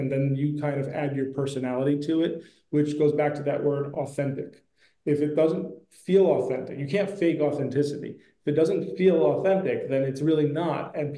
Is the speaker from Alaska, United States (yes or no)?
no; New York, United States; I'm born and raised in New York. I've grown up with it.